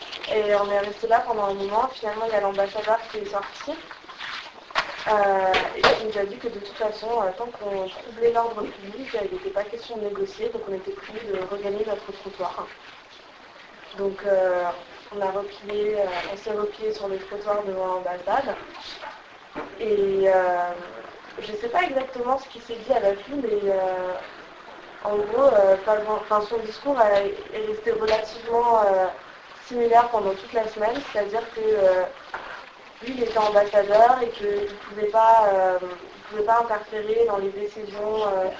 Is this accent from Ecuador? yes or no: no; France; on nous a dit en tant que Français, ils ne nous arrêteraient rien du tout